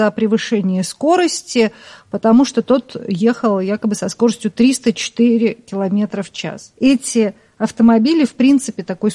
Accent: Tver, Tver Oblast, Russia; я сама из Твери, может быть, поэтому

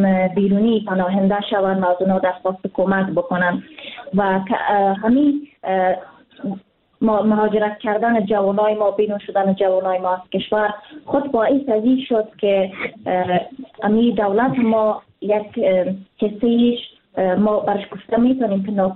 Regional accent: Afghanistan; ما یک افغان هستیم

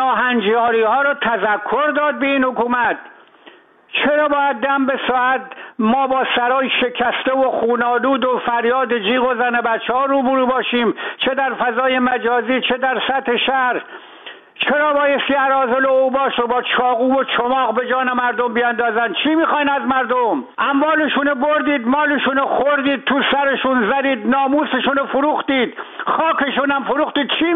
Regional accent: Iran; ما ایرانی هستیم، ما شرمنده اجداد با غیرت خودمون هستیم

